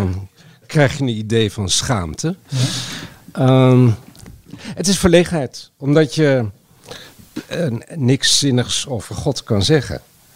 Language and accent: Dutch; Overijssel, Netherlands; Dat was ook weer in Oldenzaal, waar ik ben opgegroeid in de buurt van.